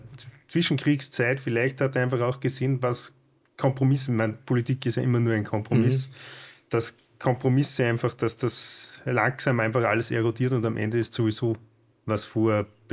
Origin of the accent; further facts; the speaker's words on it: Austria; Und bei uns in Österreich musst du um Förderungen ansuchen.